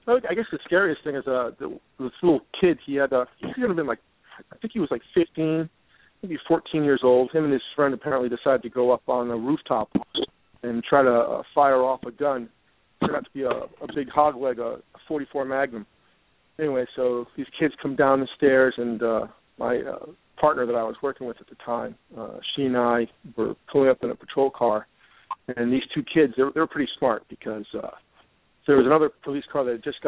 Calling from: Pennsylvania, United States; And I'm not coming from England. I'm hailing from Pennsylvania.

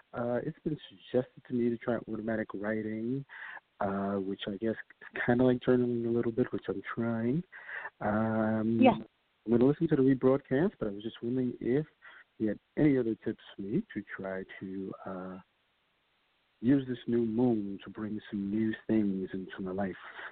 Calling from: New York, United States; Calling from New York.

